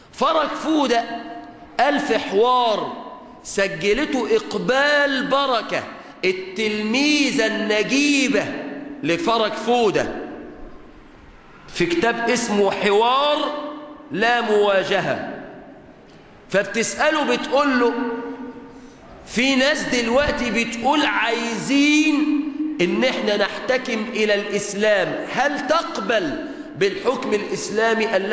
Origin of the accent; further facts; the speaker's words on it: Mansoura, Dakahlia, Egypt; كان منهم بلدتنا المنصورة